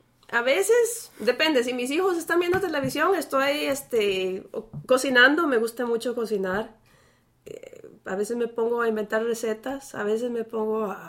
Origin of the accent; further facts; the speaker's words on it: San José, Costa Rica; moved away; llegué de Costa Rica hace muchos años. ¿San José? Sí, de San José.